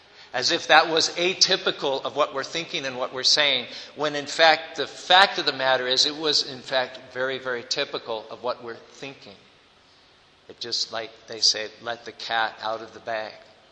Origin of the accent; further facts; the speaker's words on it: United States; moved away as an adult; even though I'm from America, I didn't want to leave Australia